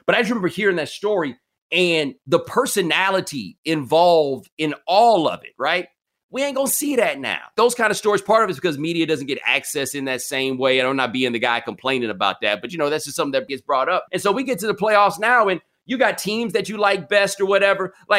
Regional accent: Houston, Texas, United States; That fool said, and I'm from Houston, so I don't mean fool like he a fool.

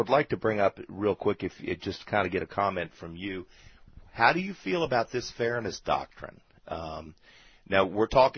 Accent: South Carolina, United States; My home state, Strom Thurmond, the man was elected when he couldn't sign his own name.

